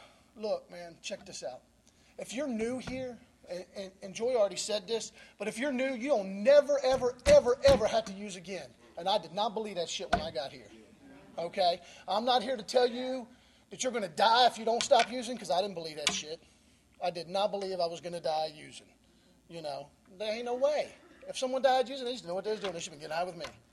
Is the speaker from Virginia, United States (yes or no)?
yes; Manassas, Virginia, United States; Manassas.